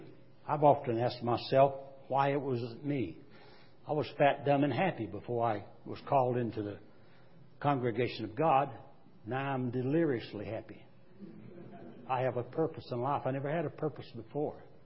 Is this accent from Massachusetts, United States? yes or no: no; Texas, United States; also born or lived in North Carolina; Remember, I'm from Texas, so sometimes the words don't come out as they should. Actually, before that, I was from North Carolina. Words never came out before. I learned to talk in Texas.